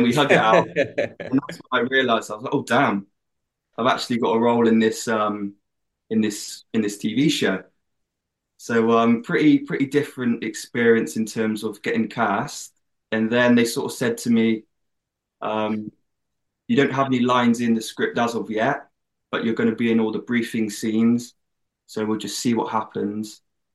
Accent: England, United Kingdom; accent: English; so that was in my English accent as well.

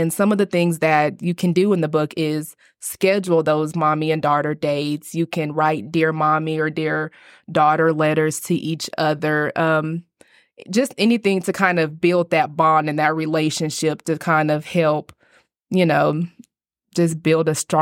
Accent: Abilene, Texas, United States; I was born and raised here in Abilene.

